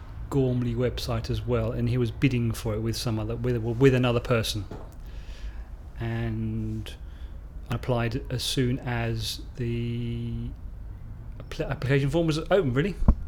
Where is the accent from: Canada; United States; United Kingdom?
United Kingdom; Haslemere, South East England; I'm from Haysmere in Surrey and I'm 53.